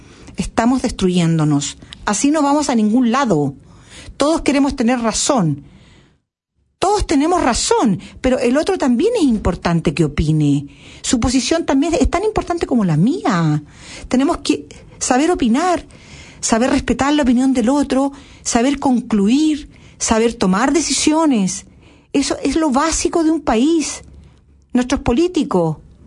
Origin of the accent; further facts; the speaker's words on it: Chile; Yo estoy hablando como chilena, no estoy hablando a través de mi posición política o de mi posición social o mi posición religiosa. Estoy viendo lo que pasa en mi país